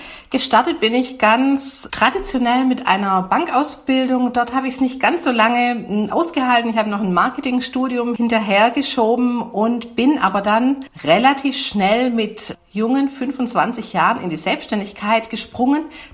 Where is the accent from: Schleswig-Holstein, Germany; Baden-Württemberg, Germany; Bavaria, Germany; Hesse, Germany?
Baden-Württemberg, Germany; accent: Swabian; man mag es an der Sprachfärbung hören, bin Schwäbin